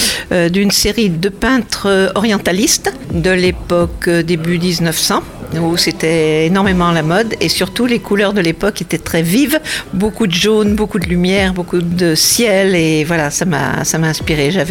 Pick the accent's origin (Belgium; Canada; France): France; Auvergne-Rhône-Alpes; moved away as an adult; 73, on est parti de la région lyonnaise pour aller sur la Haute-Savoie. En 82, on a quitté la Haute-Savoie pour Narbonne. 94, on est parti sur Perpignan parce que j'y ai trouvé un emploi.